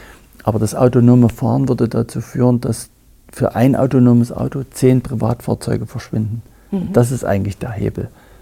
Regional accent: Freiberg, Saxony, Germany; Ich komme ja aus Freiberg, Sachsen. Und es ist eine alte Bergbauregion, 300, 400 Jahre alte Tradition, Silberbergbau und so weiter.

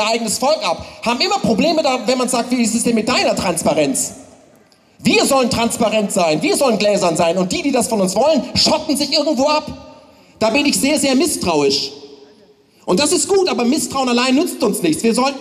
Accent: West Germany, Germany; Das lerne ich als Westdeutscher von den Ostdeutschen.

